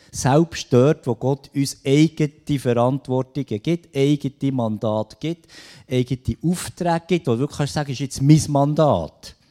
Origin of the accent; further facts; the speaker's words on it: Switzerland; Und wo wir gerade als Schweizer eine sehr starke Fehlprägung mit auf einen Weg überkommen